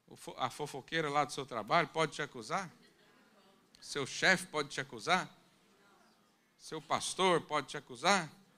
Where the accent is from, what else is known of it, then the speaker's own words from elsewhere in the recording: Brazil; É que eu vim lá do interior do Brasil, lá tinha tudo isso.